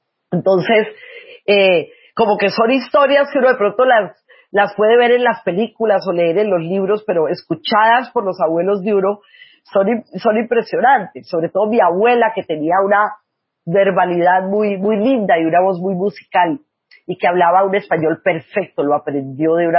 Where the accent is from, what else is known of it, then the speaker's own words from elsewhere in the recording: Colombia; born there; yo tuviera que irme por el hecho de ser judía y yo diría, bueno, pero si yo nací en Colombia, ¿yo por qué me tengo que ir de mi país?